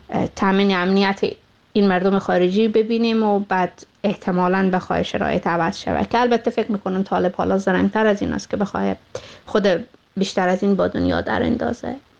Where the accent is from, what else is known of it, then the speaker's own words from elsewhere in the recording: Afghanistan; moved away; ما بیرون از افغانستان هستیم